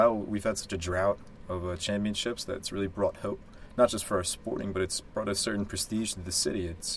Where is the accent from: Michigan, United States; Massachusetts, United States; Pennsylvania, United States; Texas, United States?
Pennsylvania, United States; Philadelphia; I'm from Philadelphia, or just outside of Philadelphia in the United States.